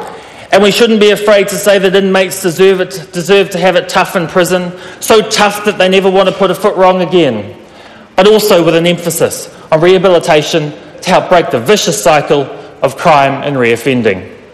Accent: New Zealand; I am a New Zealander of Māori descent, and proudly so

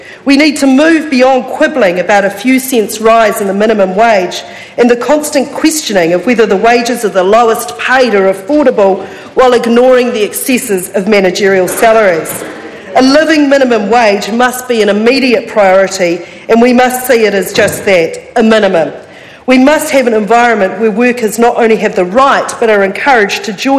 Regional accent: Christchurch, Canterbury, New Zealand; Growing up in the Sydenham electorate, I learnt that selling assets is not the answer, no matter what the question.

